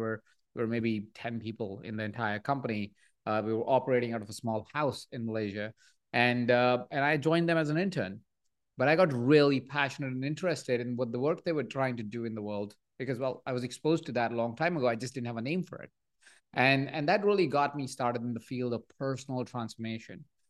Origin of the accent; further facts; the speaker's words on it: Jaipur, Rajasthan, India; born there; So I was born in India. I was born in Jaipur, a small town, 23 people sharing the same space. It's called a joint family in India